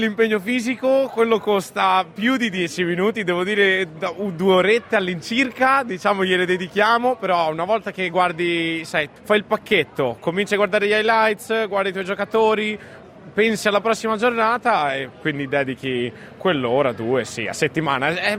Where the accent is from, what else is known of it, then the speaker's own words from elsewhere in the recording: Emilia-Romagna, Italy; io, essendo romagnolo, comunque da grande esperto di piadina